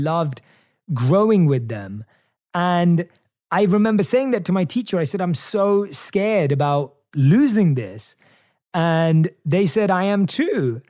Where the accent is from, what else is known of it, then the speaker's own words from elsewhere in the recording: England, United Kingdom; In my home country of England, we once resisted the newfangled technology of the umbrella.